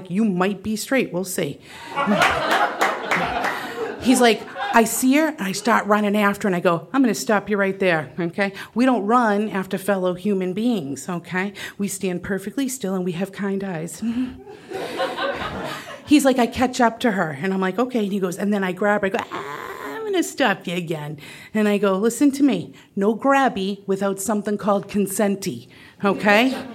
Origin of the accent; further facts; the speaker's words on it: Boston, Massachusetts, United States; went to an inner city Boston public high school.